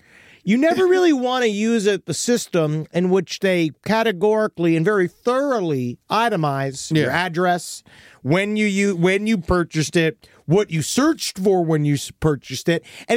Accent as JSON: {"language": "English", "region": "New York", "country": "United States", "said": "I'm also a true New Yorker, and I don't hear what happens. I'm a New Yorker."}